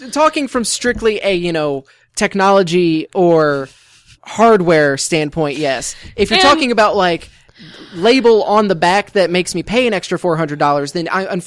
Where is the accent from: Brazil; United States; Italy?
United States; Missouri; I am too.